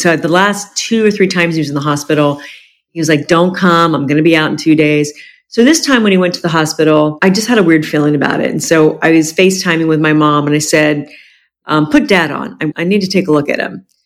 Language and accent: English; Ohio, United States; also born or lived in Jacksonville / Los Angeles; I'm 57 years old, and I was born in Jacksonville. I grew up in Ohio. I spent the last 25 years in Los Angeles, and I'm back in Jacksonville, kind of full circle